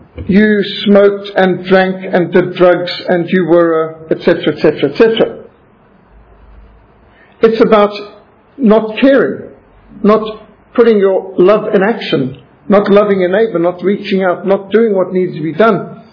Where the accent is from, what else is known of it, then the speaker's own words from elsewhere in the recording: Zimbabwe; I was brought up in Rhodesia. What a joy it was to be brought up in a country filled with wildlife. And I lived in a paradise, even though we were at war.